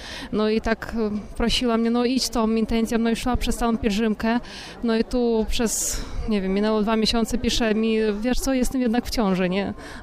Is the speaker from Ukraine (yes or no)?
yes; Ukraine; Polish is a second language; now in Syców, Poland; W ogóle to pochodzę z Ukrainy, ale jak mieszkam w Sycowie